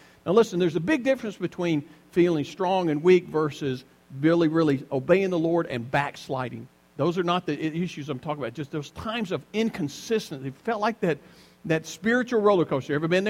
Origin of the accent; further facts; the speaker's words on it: the South, United States; now in Tulsa, United States; So I remember when I first came to Tulsa, I went to Woodlake Assembly, and I came from the South